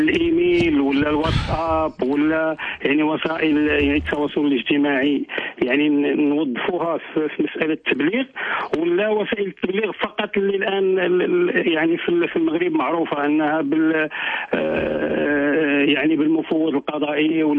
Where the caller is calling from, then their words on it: Germany; من المانيا.